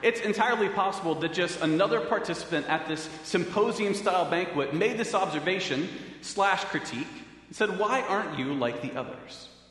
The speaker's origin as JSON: {"language": "English", "town": "Winona", "region": "Ohio", "country": "United States", "tie": "born or raised there", "said": "in the bustling metropolis in which I grew up in Winona, Ohio, I did not have cable or Dish or DirecTV"}